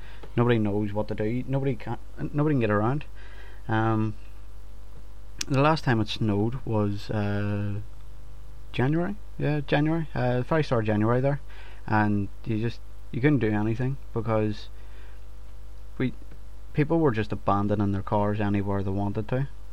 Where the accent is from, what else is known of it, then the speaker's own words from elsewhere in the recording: Northern Ireland, United Kingdom; and if you've not caught on, I am from Northern Ireland.